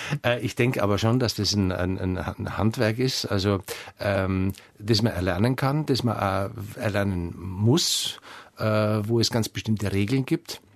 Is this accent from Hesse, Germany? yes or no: no; Garmisch-Partenkirchen, Bavaria, Germany; Ich bin selber in Garmisch geboren, also richtig ich bin ein richtiger Garmischer und bin da auch lange nicht rübergekommen nach Partenkirchen.